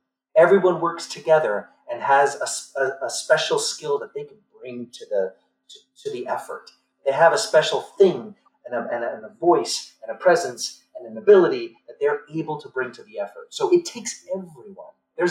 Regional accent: Brooklyn, New York, United States; I grew up in the Linden Projects of East New York, Brooklyn. Violent neighborhood. One of the highest crime rate in the 80s and in New York City.

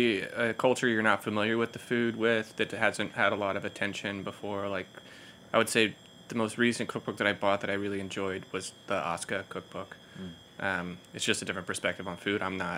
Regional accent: Florida, United States; Yeah. I mean, I'm from Florida.

